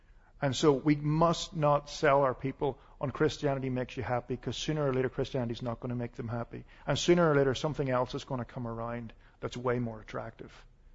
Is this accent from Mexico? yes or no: no; Ireland; I'm Irish, so the tendency of the Irish, of course, is that all our wars are happy, and all our songs are sad.